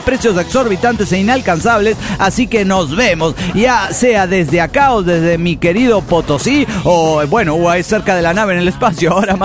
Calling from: San Rafael, Mendoza, Argentina; de San Rafael Mendoza, Argentina.

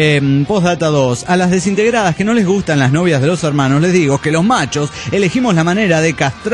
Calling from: Greensboro, North Carolina, United States; de Greensboro, North Carolina.

